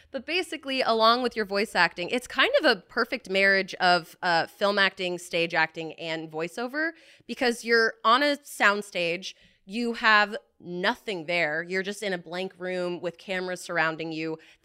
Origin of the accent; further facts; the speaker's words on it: Florida, United States; So I'm from Florida originally. I lived in New York for a bit, though. And then came out here eventually.